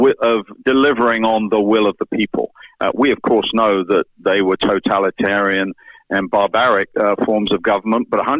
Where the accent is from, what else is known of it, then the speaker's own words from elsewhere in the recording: London, United Kingdom; growing up in London, as I did